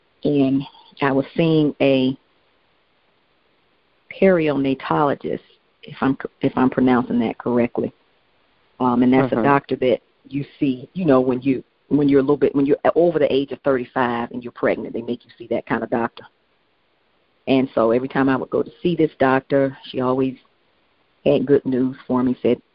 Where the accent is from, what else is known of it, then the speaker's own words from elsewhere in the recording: Atlanta, Georgia, United States; also born or lived in Michigan; now in Virginia, United States; I was born in Michigan, raised in Atlanta, where I spent most of my life, actually. I've only been in Virginia 2 years now.